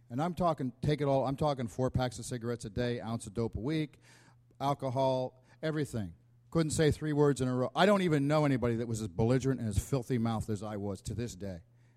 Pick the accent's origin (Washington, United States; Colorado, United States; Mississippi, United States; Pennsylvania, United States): Pennsylvania, United States; I was raised in Pennsylvania in the dairy cattle, dairy farm region, and my father had 8 brothers and sisters.